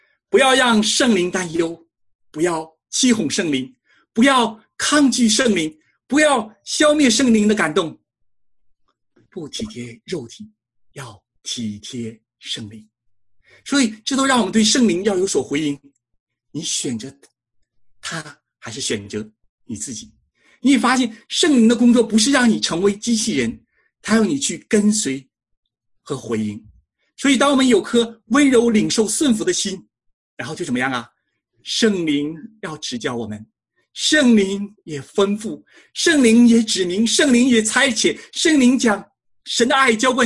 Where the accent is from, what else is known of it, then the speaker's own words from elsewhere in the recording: China; moved away; 那我们从中国过来的